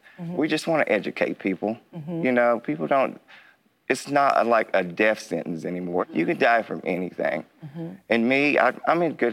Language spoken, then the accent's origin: English; Williamson, United States; I grew up here in Williamson.